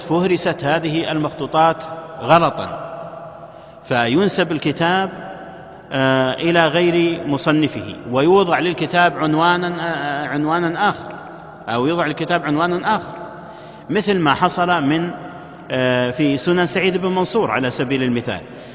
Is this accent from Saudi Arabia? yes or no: yes; Najd, Saudi Arabia; في إحدى المكتبات عندنا في نجد